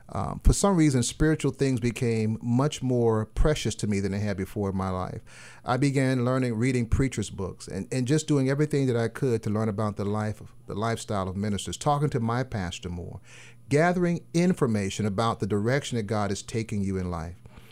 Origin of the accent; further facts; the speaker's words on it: Memphis, Tennessee, United States; Before I left Memphis, I'm from Memphis, Tennessee, to go off to seminary